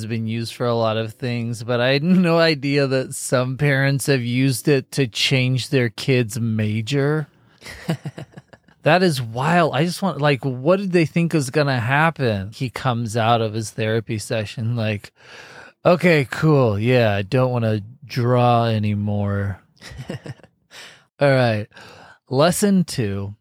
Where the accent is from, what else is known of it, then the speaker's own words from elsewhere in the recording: United States; I'm a comic, a father, and as an American, every time that I saw the phrase philosopher's stone in this book, I replaced it with sorcerer's stone.